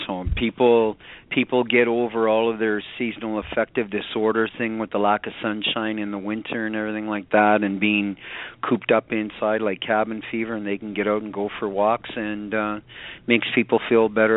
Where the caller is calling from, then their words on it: Canada; Canada, my friend.